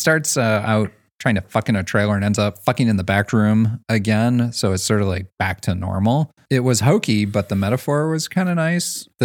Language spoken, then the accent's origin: English; England, United Kingdom; and I grew up in England for part of my life